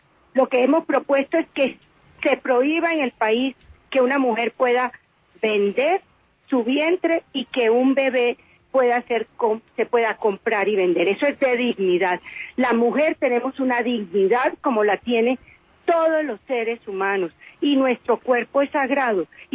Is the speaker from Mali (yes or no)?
no; Colombia